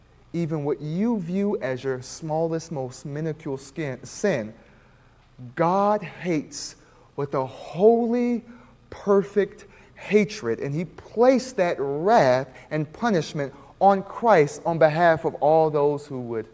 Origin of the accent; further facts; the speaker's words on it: Texas, United States; wife and I, as Texans, what we say, or I guess we can now officially be qualified as Californians, but we come from Texas